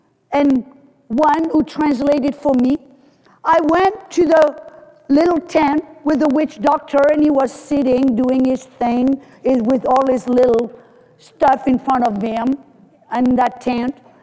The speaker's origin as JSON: {"language": "English", "country": "France", "tie": "born or raised there", "second_language": "English", "said": "can tell by my accent that I'm not from South Texas. Hallelujah. I was born and raised in France"}